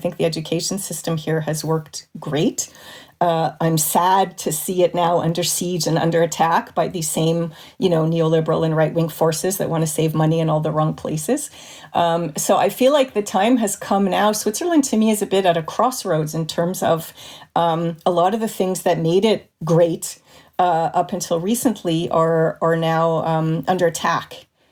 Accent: Montreal, Quebec, Canada; When I grew up in Montreal in the 70s and 80s

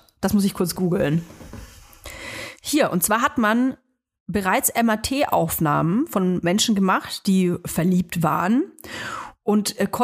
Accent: Germany; born there; ich bin nun mal hier in Deutschland geboren

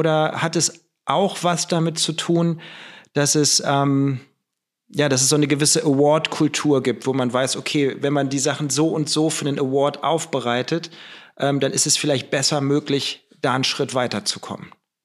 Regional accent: Lower Saxony, Germany

